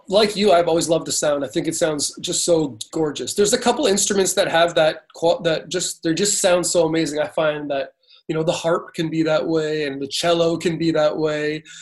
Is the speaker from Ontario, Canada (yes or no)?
no; British Columbia, Canada; I'm initially from British Columbia.